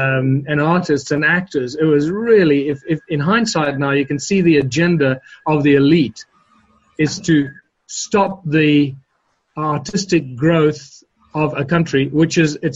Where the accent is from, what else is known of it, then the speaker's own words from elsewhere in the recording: South Africa; well, where are you from? And we said, South Africa.